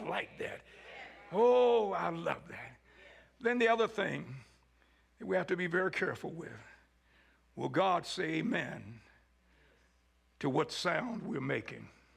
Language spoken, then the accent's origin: English; Scottsburg, Indiana, United States; I'm from Scottsburg. What else do you expect?